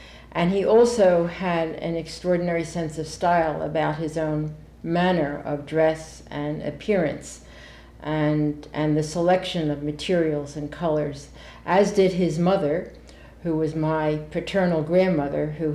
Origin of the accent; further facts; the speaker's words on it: Winthrop, Massachusetts, United States; born there; I was born in Winthrop, Massachusetts in 1930. And I was the first born of three children.